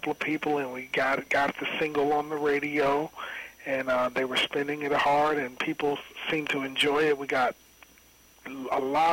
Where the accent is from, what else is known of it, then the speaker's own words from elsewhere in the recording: Ohio, United States; Now, we're all from the Ohio area.